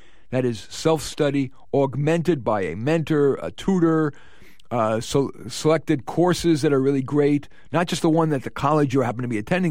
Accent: New York City, New York, United States; I grew up in New York City, where the culture values tough negotiation.

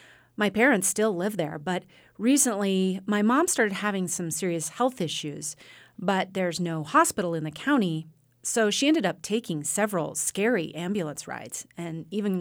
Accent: Walden, United States; But there was a big fracking boom around my hometown in Walden, but it just recently crashed, like big time.

